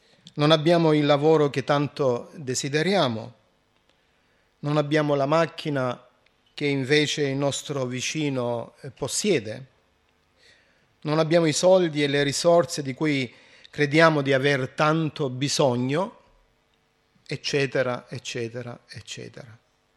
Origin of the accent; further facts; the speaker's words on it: Apulia, Italy; Giù da noi, in Puglia, c'è un proverbio che dice che chi si lamenta sta bene